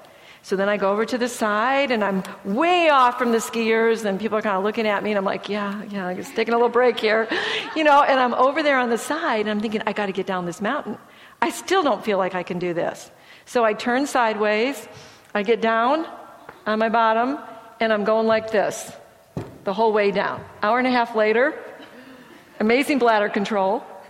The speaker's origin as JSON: {"language": "English", "region": "Michigan", "country": "United States", "tie": "born or raised there", "said": "But I grew up in Michigan. I grew up on snow skis. I grew up in the mountains."}